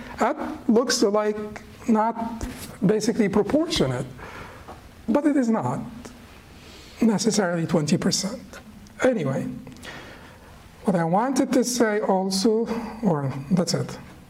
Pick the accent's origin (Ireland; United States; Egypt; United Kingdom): Egypt; But I'm from Egypt.